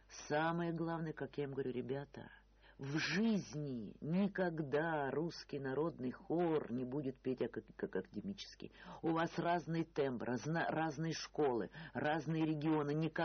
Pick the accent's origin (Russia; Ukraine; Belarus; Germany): Russia; Tambov, Tambov Oblast; Вот я из Тамбова, я 31-й регион.